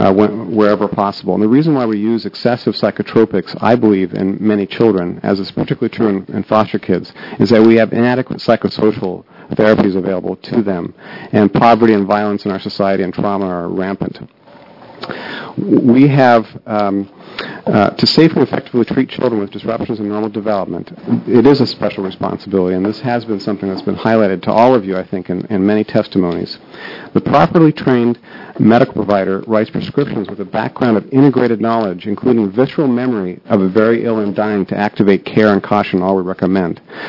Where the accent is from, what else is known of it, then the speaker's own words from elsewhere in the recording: Oregon, United States; I grew up here in Oregon. I practiced medicine for the last 22 years in our state